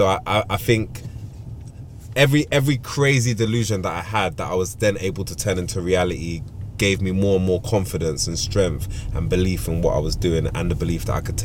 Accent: Plumstead, London, United Kingdom; also born or lived in Peckham; I was born in Peckham. At 12 years old, I moved to Plumstead, bro.

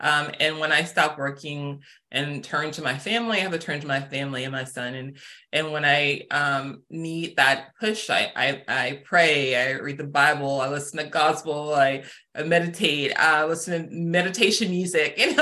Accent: Arizona, United States; also born or lived in Houston; I'm from Houston, Texas, originally. I was born there, and then I grew up in Arizona.

